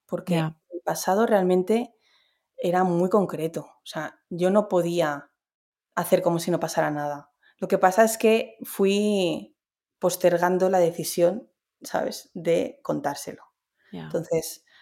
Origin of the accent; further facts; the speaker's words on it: Barcelona, Catalonia, Spain; also born or lived in Madrid; yo ya ahogada de estar en Madrid, porque claro, yo soy de Barcelona, entonces para mí el mar es importante, ¿no? Vivir cerquita del mar.